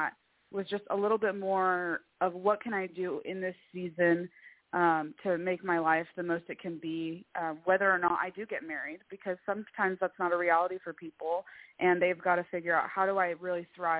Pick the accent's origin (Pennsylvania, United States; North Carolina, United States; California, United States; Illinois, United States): California, United States; also born or lived in Arizona; because I am from California, but I lived in Arizona for about 7 years, pretty much on my own.